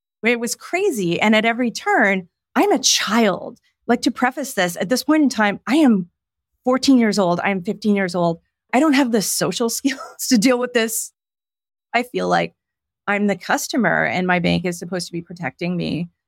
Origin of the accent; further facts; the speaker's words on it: Ontario, Canada; Difficult. I grew up very poor in Northern Ontario.